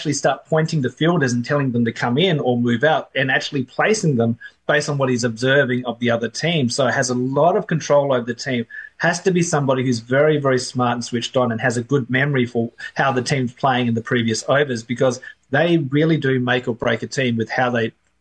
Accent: Australia; So as an Aussie who loves cricket, we now know what we can expect from our own guys going into the summer.

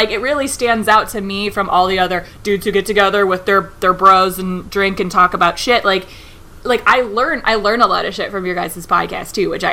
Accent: Belleville, Ohio, United States; I'm from Belleville, which is like Medina looks like a booming metropolis by comparison.

